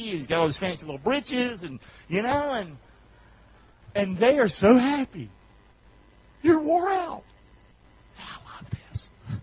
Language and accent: English; North Carolina, United States; We always hated South Carolina. I'm from North Carolina.